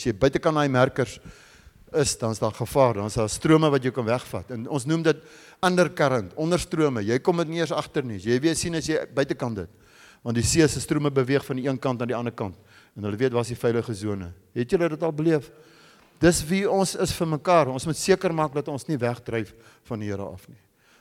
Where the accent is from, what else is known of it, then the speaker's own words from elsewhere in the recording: Free State, South Africa; Nou ek is eintlik 'n Vrystater, wat weet ek van diepsee af, jy hoor.